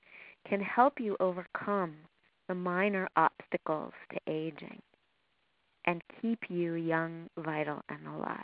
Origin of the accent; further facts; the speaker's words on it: Canada; accent: Canadian; My Canadian accent's popping out now that I'm still here in Nova Scotia